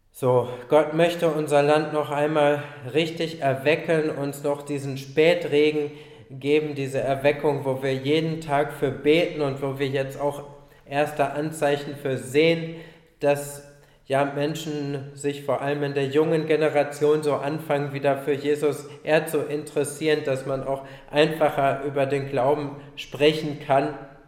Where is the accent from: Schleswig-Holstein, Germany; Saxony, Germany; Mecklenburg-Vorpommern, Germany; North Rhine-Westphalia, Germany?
North Rhine-Westphalia, Germany; Leverkusen; born there; letztes Jahr, da war ja meine Geburtsstadt Leverkusen mal in der Bundesliga deutscher Meister.